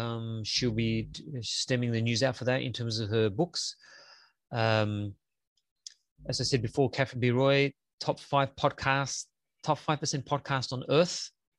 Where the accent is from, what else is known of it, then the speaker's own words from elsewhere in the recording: Crete, Greece; he's created some beautiful in Crete. So I'm from Crete as well.